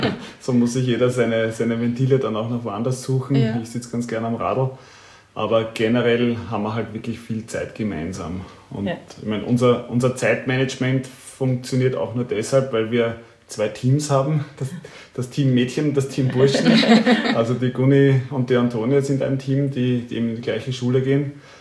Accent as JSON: {"language": "German", "region": "Lower Austria", "country": "Austria", "said": "Also ich komme ja aus Niederösterreich"}